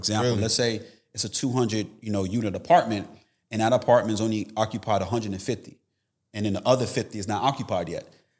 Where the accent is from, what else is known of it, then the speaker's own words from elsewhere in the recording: Tampa, Florida, United States; I've been an entrepreneur well over 10 years. I'm actually here from Florida, Tampa, Florida.